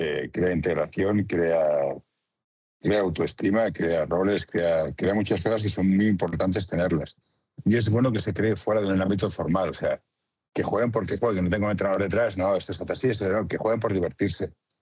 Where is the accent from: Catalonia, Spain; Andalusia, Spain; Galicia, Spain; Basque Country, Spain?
Catalonia, Spain; Barcelona; yo soy de aquí de Horta